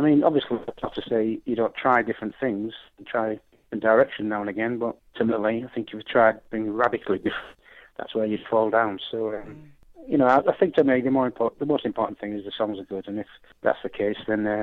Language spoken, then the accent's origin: English; Hull, Yorkshire and the Humber, United Kingdom; growing up in Hull, as I did in the 60s